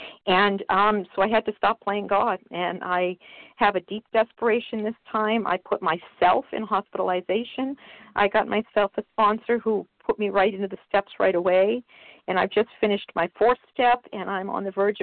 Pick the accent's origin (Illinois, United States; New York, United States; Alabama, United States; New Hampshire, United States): New Hampshire, United States; I am from New Hampshire.